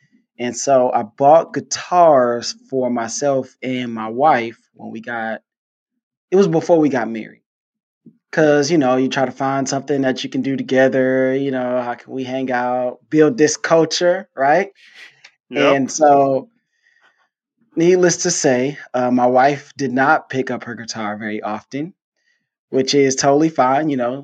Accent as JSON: {"language": "English", "town": "Detroit", "region": "Michigan", "country": "United States", "lives_now": "Houston, United States", "said": "I'm from Detroit, but I live in Houston."}